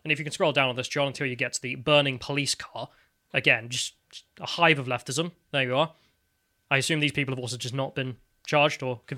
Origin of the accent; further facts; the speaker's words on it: England, United Kingdom; As an English person, this is imperialism upon my lands by some foreign ideology and foreign man.